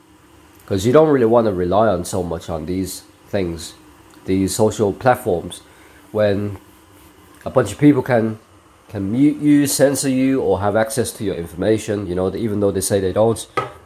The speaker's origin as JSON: {"language": "English", "country": "Hong Kong", "said": "really, I'm from Hong Kong."}